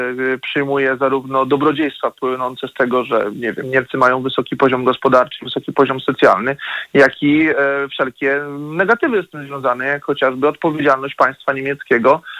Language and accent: Polish; Lower Silesian Voivodeship, Poland; Ja pochodzę z powiatu zgorzeleckiego, więc doskonale wiemy, że rzeczywiście to jest wygoda, że można przejechać przez tą granicę bez kontroli